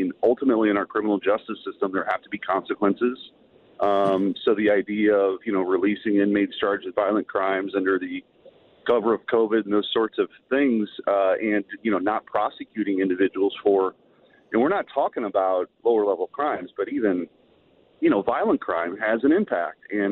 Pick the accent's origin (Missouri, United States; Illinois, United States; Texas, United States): Missouri, United States; St. Louis; I'm from the St. Louis region. I grew up in the St. Louis region. I care very deeply about what's happening in St. Louis right now.